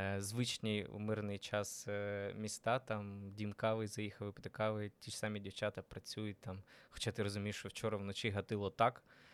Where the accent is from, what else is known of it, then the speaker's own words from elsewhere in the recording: Mykolaiv, Mykolaiv Oblast, Ukraine; він з Техасу, я з Миколаєвим